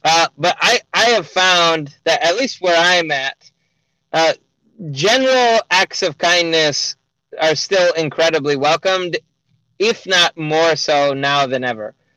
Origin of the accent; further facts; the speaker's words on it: Columbia City, Indiana, United States; And obviously, I'm from Columbia City once again.